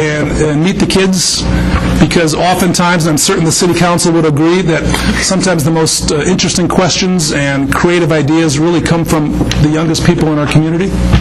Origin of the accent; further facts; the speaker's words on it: Geneva, United States; I grew up in Geneva